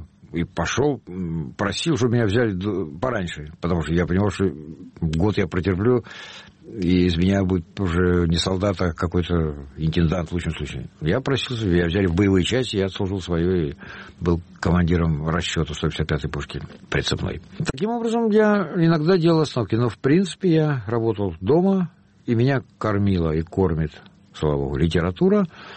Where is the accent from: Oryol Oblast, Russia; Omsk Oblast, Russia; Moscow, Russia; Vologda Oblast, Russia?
Moscow, Russia; born there; Я родился в Москве, но почему это? Почему Москва?